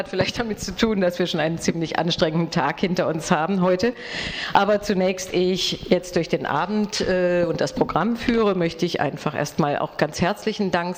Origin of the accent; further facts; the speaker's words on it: Baden-Württemberg, Germany; ich komme aus Baden-Württemberg und bin unter anderem die Frau